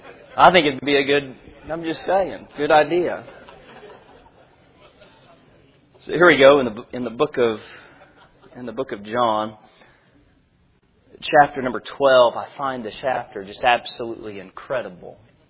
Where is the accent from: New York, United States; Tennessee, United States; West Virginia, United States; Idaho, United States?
West Virginia, United States; I'm from West Virginia. We only go to school half a day, one day a week